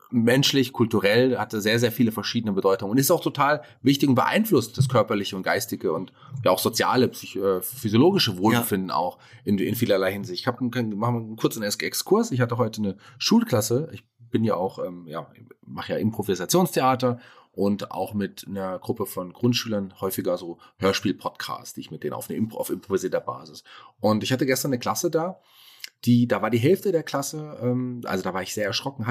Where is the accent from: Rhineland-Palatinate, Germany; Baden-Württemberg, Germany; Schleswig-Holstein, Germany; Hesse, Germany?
Hesse, Germany; Fulda; born there; Ich habe ja in Fulda studiert, bin gebürtiger Fulderer. Soziale Arbeit habe ich übrigens studiert in Fulda